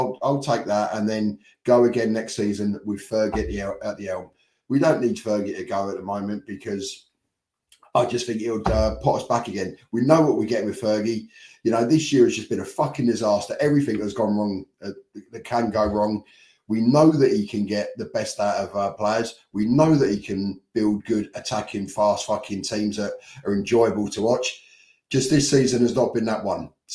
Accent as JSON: {"language": "English", "town": "Bromley", "region": "London", "country": "United Kingdom", "tie": "born or raised there", "said": "Man, it bring Bromley into it. Man, that's my hometown."}